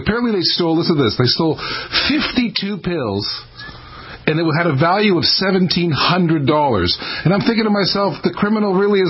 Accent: Canada; now in United States; So the reason the difference is, in my opinion, being a Canadian, is that here, because of the old health care programs, people don't pay their bills.

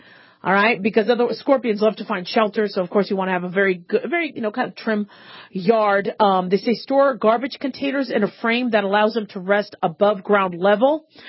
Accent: Southwest, United States; And I grew up in the Southwest, so we always had scorpions running around the house.

